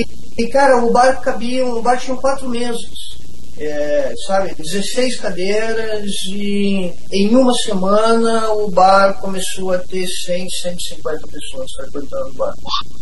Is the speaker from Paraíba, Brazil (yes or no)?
no; Curitiba, Paraná, Brazil; eu sou aqui de Curitiba. Fui criado na Água Verde.